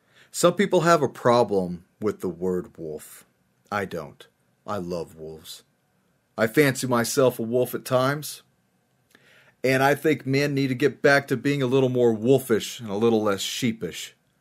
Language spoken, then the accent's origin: English; United States; I am an American. I love my country.